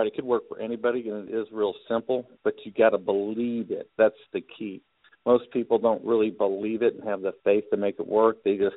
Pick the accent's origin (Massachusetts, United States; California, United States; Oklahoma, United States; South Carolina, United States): California, United States; Okay. I'm originally from California.